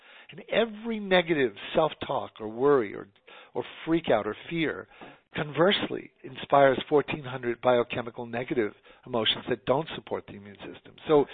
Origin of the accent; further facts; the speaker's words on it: New York City, New York, United States; I come from the New York Jewish tradition